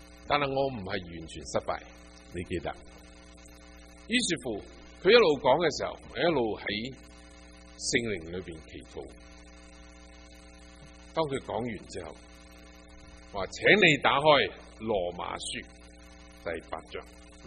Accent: China; 你知道我们中国人有些崇洋的心理，觉得西人讲道会好听一点

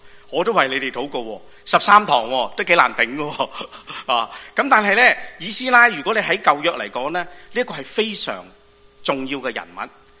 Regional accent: China; 我哋中国人咧叫做咩咧？面子文化。

